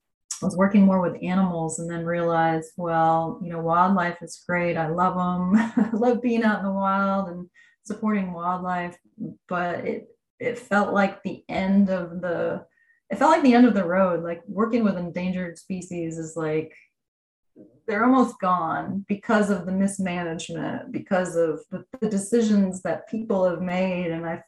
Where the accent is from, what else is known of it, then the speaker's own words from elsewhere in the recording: Vermont, United States; You know, I grew up in Vermont, and we lived in a suburb area that just had forest all around us.